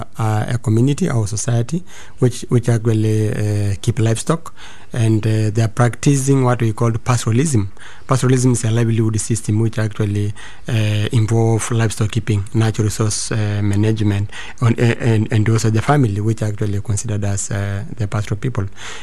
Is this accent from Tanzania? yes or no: yes; Arusha, Tanzania; I come from Tanzania. I'm particularly living in one of the districts called Ngorongoro area in northern Tanzania.